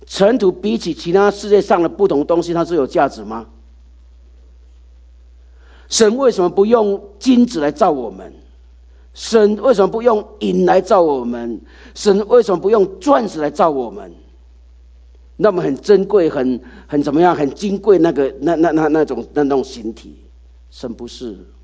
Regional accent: China; 说我们中国人有一句话说什么，入土为安。

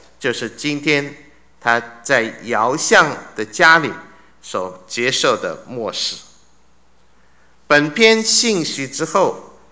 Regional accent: Suzhou, Jiangsu, China; 因为我是苏州人，所以讲话软一点

